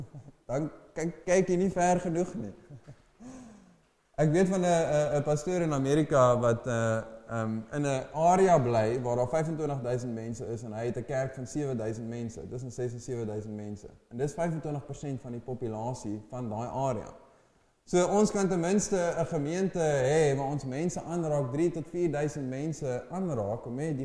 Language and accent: Afrikaans; Brits, North West, South Africa; ek het groot geword in Brits in die Noordwes